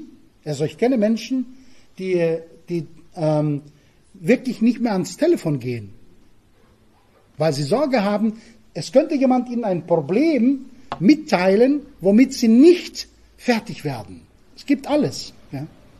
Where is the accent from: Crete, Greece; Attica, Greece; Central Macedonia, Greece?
Crete, Greece; German is a second language; von Piräus nach Kreta, wo ich herkomme.